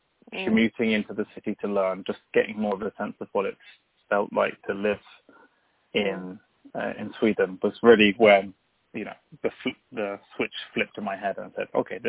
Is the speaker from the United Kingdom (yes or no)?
yes; United Kingdom; moved away; as a British person living outside of the UK in the EU, administratively things are getting a little bit more complicated.